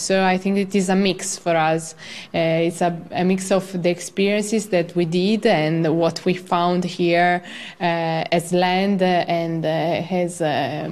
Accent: Turin, Piedmont, Italy; English is a second language; because we are native from Turin, so we are native around 100 kilometers from here.

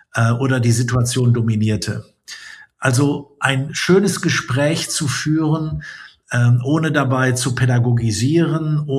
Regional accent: Essen, North Rhine-Westphalia, Germany; Rein physisch ist es natürlich meine Heimatstadt Essen. Und diese Heimatstadt Essen, die ja sehr grau ist, so ein Pepita-Schick hat, wo wirklich nichts Besonderes ist.

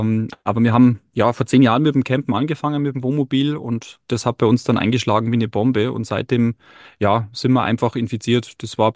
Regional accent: Bavaria, Germany; mein Start war ja nicht in meiner alten Heimat in Bayern, sondern am Bodensee.

